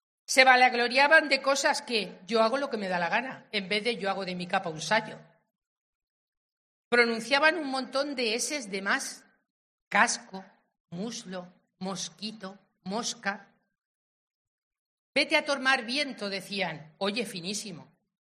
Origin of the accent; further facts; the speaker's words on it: Albacete, Castilla-La Mancha, Spain; me doy cuenta de que soy de Albacete, de verdad. Y mira que … que casi tengo un polígono aquí en la carretera de Madrid. Con madre placera y padre cuchillero, no tenía forma de ser más manchega